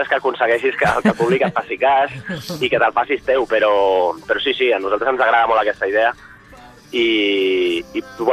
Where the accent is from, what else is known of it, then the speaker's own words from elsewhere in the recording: Barcelona, Catalonia, Spain; Nosaltres som de Barcelona Ciutat.